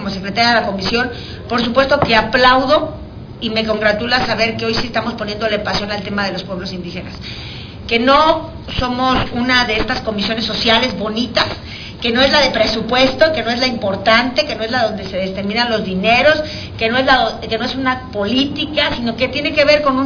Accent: Querétaro, Mexico; Yo soy de Querétaro

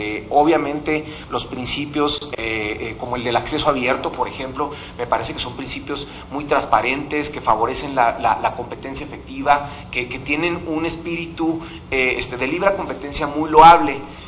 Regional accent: Mexico; Creo que también es nuestro deber como ciudadanos y como mexicanos hacer pues señalamientos propositivos

